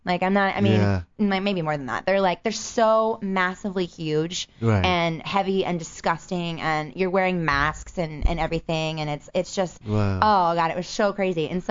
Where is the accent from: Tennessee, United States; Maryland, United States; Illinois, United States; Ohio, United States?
Maryland, United States; I grew up in Maryland near the woods